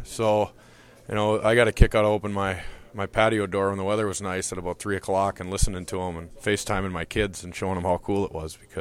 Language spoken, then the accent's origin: English; Minnesota, United States; to beat my hometown team, I guess you would call it, out of Minnesota, it's even better.